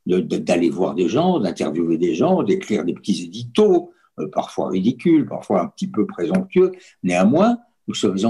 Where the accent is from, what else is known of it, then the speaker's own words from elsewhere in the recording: France; accent: French; Et moi, avec mon accent français, j'étais devenu une petite attraction